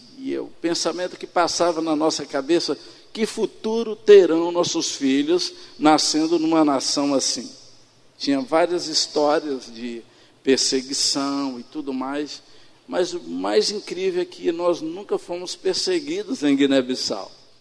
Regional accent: Porto Seguro, Bahia, Brazil; Eu sou lá do interior da Bahia, em Porto Seguro

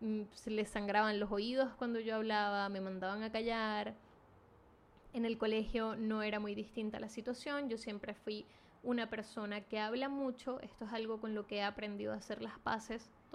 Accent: Venezuela; Venezuela, el país en el que yo crecí y nací, de donde soy, es un país muy complicado socialmente.

